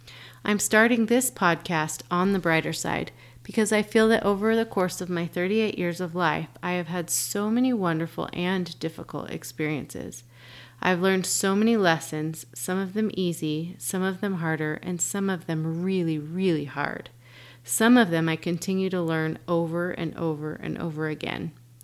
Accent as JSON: {"language": "English", "town": "Dallas", "region": "Texas", "country": "United States", "tie": "born or raised there", "said": "To start with, I'm a Jewish Mormon, figure that one out, born and raised in Dallas, Texas."}